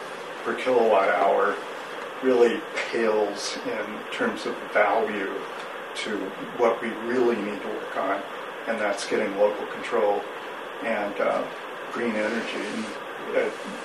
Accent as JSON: {"language": "English", "region": "Texas", "country": "United States", "tie": "born or raised there", "said": "And so where I grew up down in Texas, we always talked about a dollar waiting on a dime."}